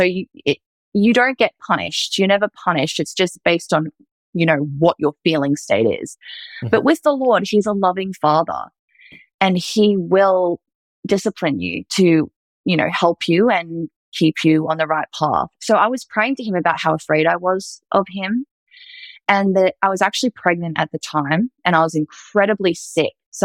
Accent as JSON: {"language": "English", "country": "Australia", "lives_now": "United States", "said": "He hears my accent. He's like, where are you from? I'm like, Australia. And he's like, what are you doing here? Because it's a small town in Ohio."}